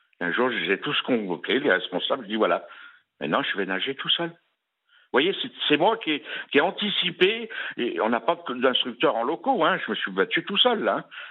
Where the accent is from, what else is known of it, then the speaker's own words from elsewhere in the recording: Paris, Île-de-France, France; Moi, je viens de Paris, je bosse à Paris, donc je connais bien Paris.